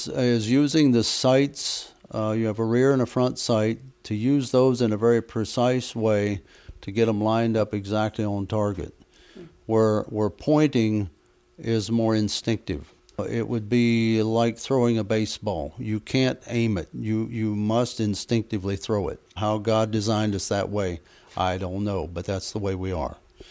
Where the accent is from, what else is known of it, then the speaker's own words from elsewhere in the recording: Indiana, United States; That piece of wood comes from the home place where I grew up in Indiana.